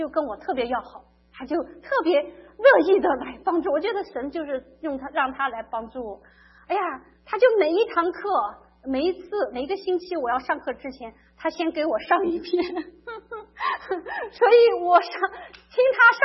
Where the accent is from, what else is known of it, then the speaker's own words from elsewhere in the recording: South China, China; accent: southern; now in United States; 因为我这个南方人，人家不收我讲中文，说虽然我们是中国人，但是人家觉得我们南方人有口音啊，